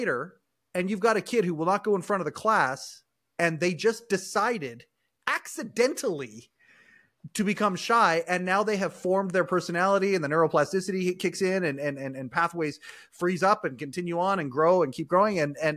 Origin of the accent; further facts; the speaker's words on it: Western Canada, Canada; born and raised in Western Canada